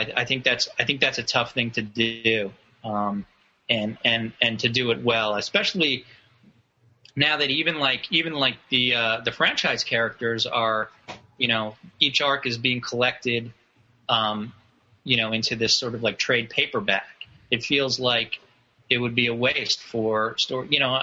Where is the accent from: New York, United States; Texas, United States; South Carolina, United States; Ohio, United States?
New York, United States; New York City; I grew up, the Upper West Side on 96th Street between Amsterdam and Columbus.